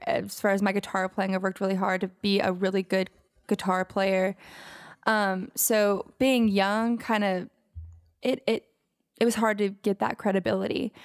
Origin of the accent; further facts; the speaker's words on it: Alabama, United States; We recently just played a bunch of gigs down through South Alabama, which, you know, I'm from Alabama, so that was fun.